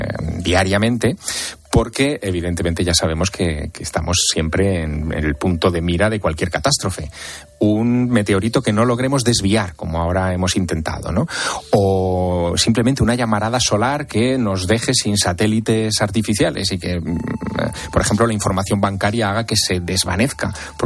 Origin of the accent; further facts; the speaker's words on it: Aragon, Spain; Me quieren mucho en Aragón, es verdad. Y yo quiero mucho a mi tierra, claro, lógicamente.